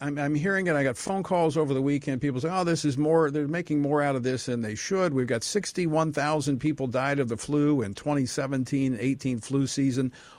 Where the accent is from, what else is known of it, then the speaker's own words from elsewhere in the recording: Louisiana, United States; 12 states have now issued stay-at-home orders, including my home state of Louisiana.